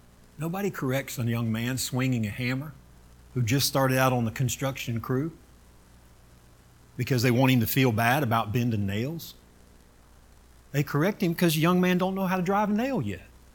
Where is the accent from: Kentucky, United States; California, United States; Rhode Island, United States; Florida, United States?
Florida, United States; I grew up in Florida. We like having a tan, like knowing that we went to the beach.